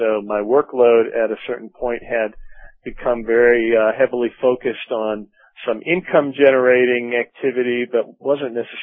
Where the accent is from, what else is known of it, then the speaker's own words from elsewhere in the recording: St. Louis, Missouri, United States; I grew up in St. Louis, in the suburbs of St. Louis, and, I'm a little on the old end for bloggers. I'm 44 years old